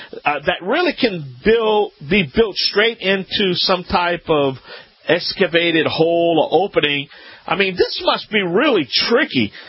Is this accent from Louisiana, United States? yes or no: yes; Louisiana, United States; I'm Cajun. You know, we wine drinkers.